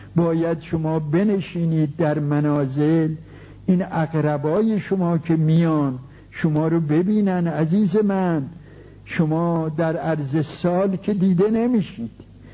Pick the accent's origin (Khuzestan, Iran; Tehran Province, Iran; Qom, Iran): Tehran Province, Iran; Tehran; گفتم ما اهل تهران هستیم.